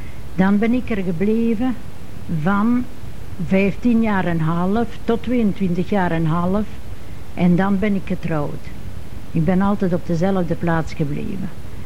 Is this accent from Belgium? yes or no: yes; Haren, Flanders, Belgium; born there; now in Tongeren, Belgium; en ben woonachtig bij de grootzusters in de Wijngaardstraat te Tongeren. Ik ben geboren in Haren. 5 kilometer van Tongeren